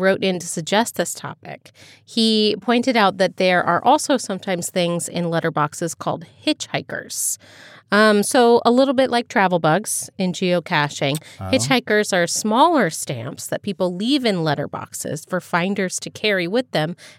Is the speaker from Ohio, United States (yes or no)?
yes; Dayton, Ohio, United States; You know where I grew up in Dartmoor. Just outside of Dayton, Ohio.